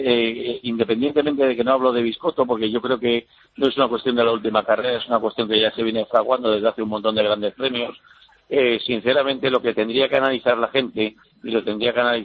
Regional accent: Pedrezuela, Community of Madrid, Spain; yo me estoy tomando un cabrito en mi pueblo, en los nuevos hornos de Pedrezuela

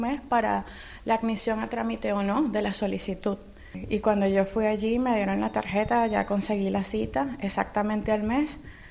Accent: Ciudad Bolívar, Bolívar, Venezuela; also born or lived in Maturín / Mérida / Caracas; nací en Maturín, crecí en Ciudad Bolívar, estudié en Mérida y trabajé en Caracas. Soy un poquito de todos lados.

